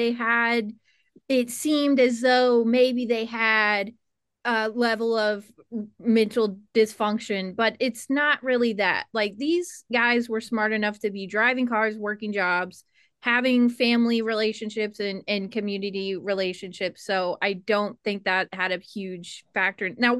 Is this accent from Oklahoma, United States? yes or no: yes; Oklahoma, United States; also born or lived in Kentucky; I'm from Oklahoma, and before I moved here, I spent a large portion of my life in Kentucky, and my family grew up in like the Appalachian Mountains.